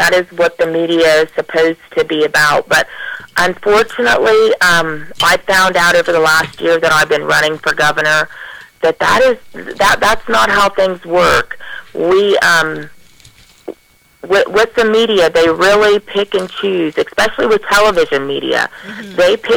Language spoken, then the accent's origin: English; Ohio, United States; I grew up down in Morgan County, Ohio.